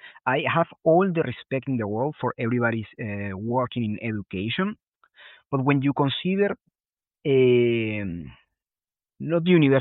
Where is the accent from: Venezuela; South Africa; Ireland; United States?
Venezuela; let's go back to my home country in Venezuela